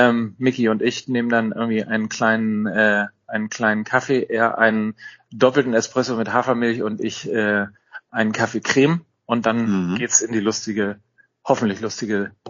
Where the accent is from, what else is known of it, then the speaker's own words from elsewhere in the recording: North Rhine-Westphalia, Germany; ich bin ja Ostwestfale und ich bin immer so mit dem Stammkneipengedanken groß geworden.